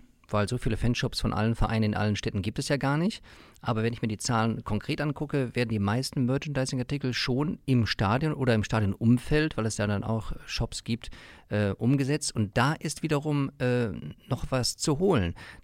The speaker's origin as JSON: {"language": "German", "town": "Bochum", "region": "North Rhine-Westphalia", "country": "Germany", "tie": "born there", "said": "Ich bin ja in Bochum geboren und der VfL war sozusagen mein Verein."}